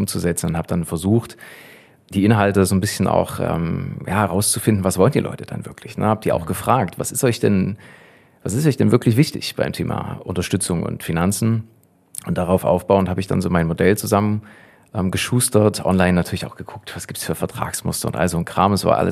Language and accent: German; Saxony, Germany; ich hatte damals zu der Zeit in Jena gelebt, ich komme ja ursprünglich aus dem Vogtland, aus einem kleinen 150-Seelen-Dorf, mitten im Nirgendwo.